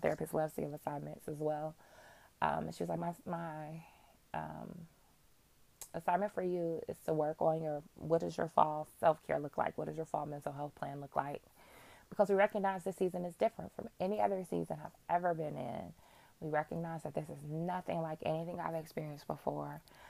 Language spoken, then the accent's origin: English; Michigan, United States; And I'm from Michigan, so fall, you know, it was always back to school.